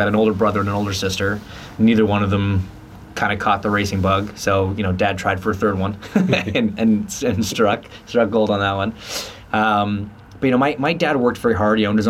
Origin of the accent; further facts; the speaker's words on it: Markham, Ontario, Canada; growing up in Canada was great, man. I love it there. You know, that's home. That will always be home. We grew up in a little suburb in a town called Markham outside the east side of Toronto.